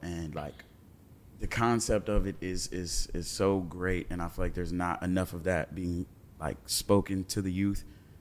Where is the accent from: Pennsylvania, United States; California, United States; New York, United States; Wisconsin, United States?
California, United States; I'm from California. It's like born, every man for themselves type of.